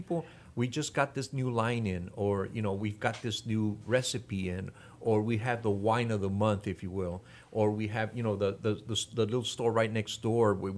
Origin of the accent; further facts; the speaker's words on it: El Paso, Texas, United States; we grew up with it because I came from El Paso, on the border.